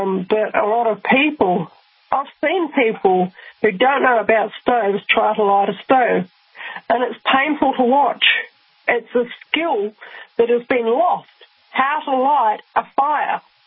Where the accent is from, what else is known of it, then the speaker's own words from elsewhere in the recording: Rotorua, Bay of Plenty, New Zealand; I didn't grow up in such an arid area. I grew up in Rotorua in New Zealand.